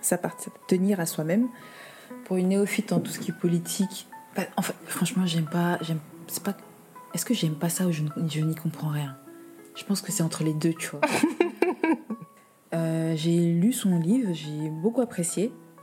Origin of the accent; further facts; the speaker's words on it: Cameroon; en tant que Camerounais, le kaba